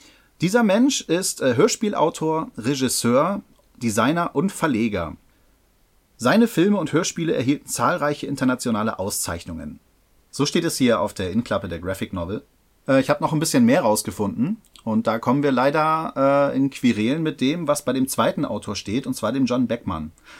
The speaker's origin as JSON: {"language": "German", "region": "Hamburg", "country": "Germany", "said": "Als Hamburger hätte mir sowas nicht passieren dürfen."}